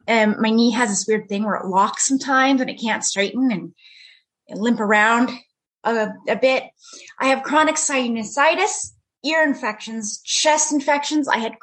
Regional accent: Canada; I'm Canadian.

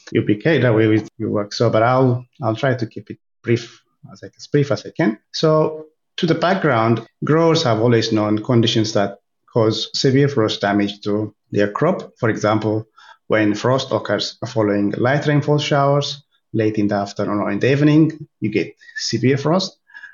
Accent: Ethiopia; moved away as an adult; now in Australia; Originally, I am from Ethiopia, and I came to Australia in 2012 on AusAid scholarship to study my PhD at Murdoch University.

